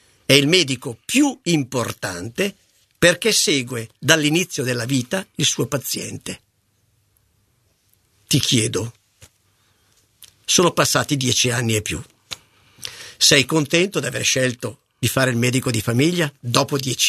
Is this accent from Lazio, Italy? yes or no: no; Vedano Olona, Lombardy, Italy; medico di famiglia di Vedanolona. Quindi, ragazzi, la mia terra, il mio paese.